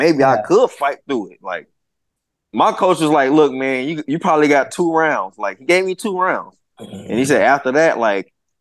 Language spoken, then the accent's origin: English; the South, United States; No. I'm from the South. I understand.